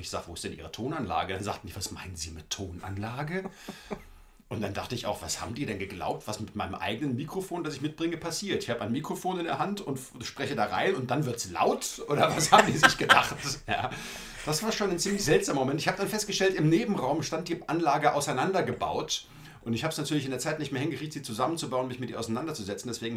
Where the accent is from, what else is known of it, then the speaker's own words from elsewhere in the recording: Frankfurt, Hesse, Germany; Ich bin in Frankfurt am Main aufgewachsen